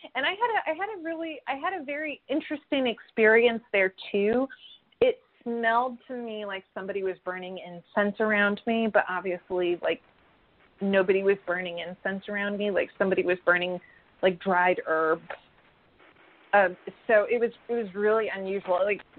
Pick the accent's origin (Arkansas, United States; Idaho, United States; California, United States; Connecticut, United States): Connecticut, United States; I always say, growing up in Connecticut, I would say the spirit of place in Connecticut has secrets.